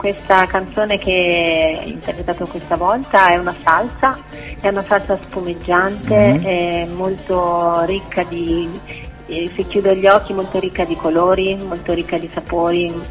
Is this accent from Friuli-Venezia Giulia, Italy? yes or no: no; Tuscany, Italy; sono toscana della provincia di Massa Carrara